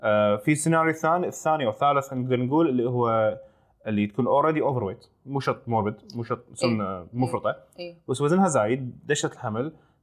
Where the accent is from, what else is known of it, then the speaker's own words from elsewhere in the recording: Kuwait; كان السيزارين وايد منتشر عندنا بالكويت